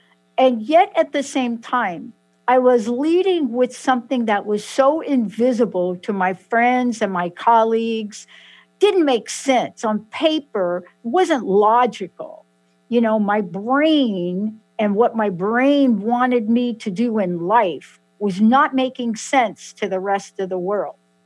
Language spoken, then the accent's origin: English; New York, United States; I'm from New York, and I dialed the wrong phone number 15 years ago, but I didn't hang up.